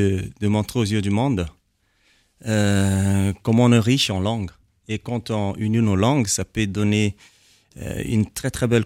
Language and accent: French; Central African Republic; now in Belgium; Oui, oui c'est ça, on réside en Belgique. Je suis centrafricain-congolais.